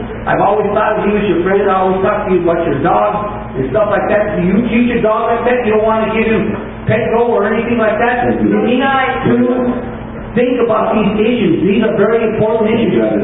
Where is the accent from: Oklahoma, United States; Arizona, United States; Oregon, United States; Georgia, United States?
Oklahoma, United States; born there; I was born in Oklahoma.